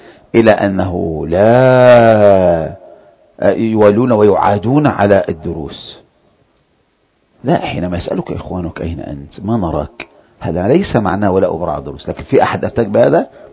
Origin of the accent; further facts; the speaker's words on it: Egypt; now in Saudi Arabia; مصري في هذه البلد أبقى 10 سنوات ما أحضر للشيخ